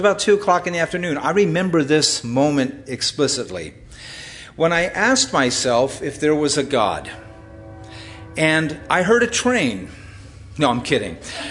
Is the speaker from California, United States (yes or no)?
yes; Cypress, California, United States; As I was small boy, about 7 years old, growing up in Cypress, California, which is in middle of Orange County or on the west side of Orange County, we were in a new housing development.